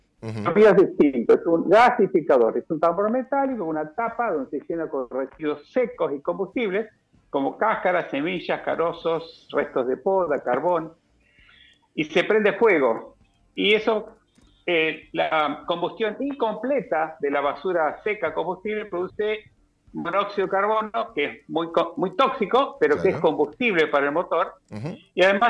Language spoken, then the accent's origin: Spanish; Anisacate, Córdoba, Argentina; Cuando digo que soy de Anisacate, no saben dónde queda.